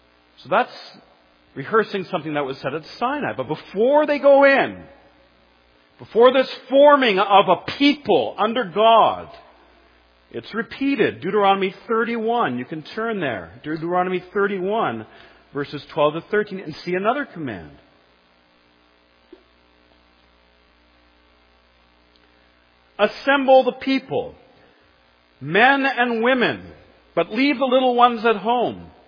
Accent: Canada; This goes against the grain. Even if we are Canadian and somewhat by nature communal.

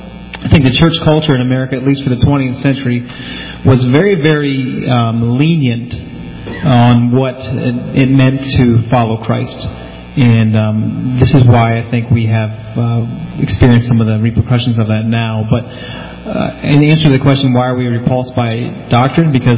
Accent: United States; Because we're American.

